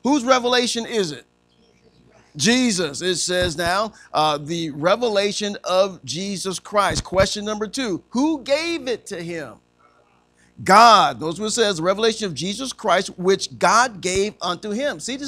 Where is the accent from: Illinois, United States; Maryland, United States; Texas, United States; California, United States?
Illinois, United States; Joliet; I'm not a thug just because I'm from Joliet, Illinois. There is something good that can come from Joliet, not just the prisoners.